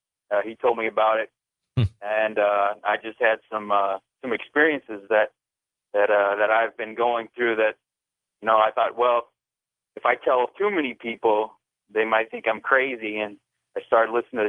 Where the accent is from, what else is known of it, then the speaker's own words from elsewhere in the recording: Wyoming, United States; moved away; I've always been a pretty positive kid growing up in Wyoming. Moving to Nebraska, you know, I had some challenges and whatnot.